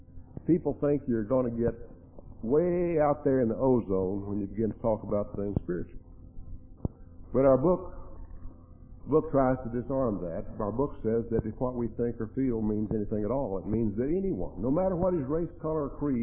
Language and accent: English; Bovina, Texas, United States; When I was a kid, I was raised out in West Texas, a little old farm 10 miles from the big town of Bovina, Texas.